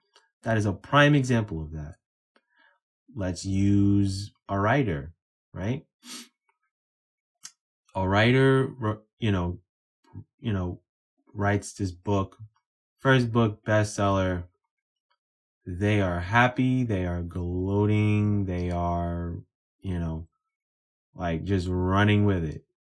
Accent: New York, United States; I'm a New Yorker, so I've seen a lot of great New Yorkers make it to the pinnacle of the pros and the NBA, right?

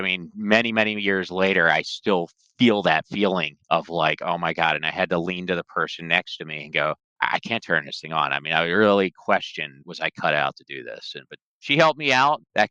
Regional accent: Pennsylvania, United States; born there; Yeah, I was born in Bucks County, just north of Philadelphia, so I consider myself a Philly guy. Very blue-collar area.

